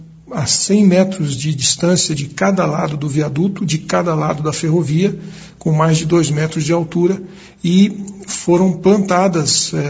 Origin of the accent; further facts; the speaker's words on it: Maringá, Paraná, Brazil; como eu sou de Maringá, um dia eu tive a curiosidade de conhecer a outra Maringá